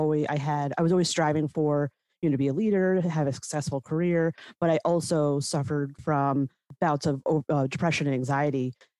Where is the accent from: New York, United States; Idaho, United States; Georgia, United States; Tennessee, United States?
New York, United States; Albany; And I am originally from Albany, New York, and I am married and I have two kids who are 8 and 10 right now.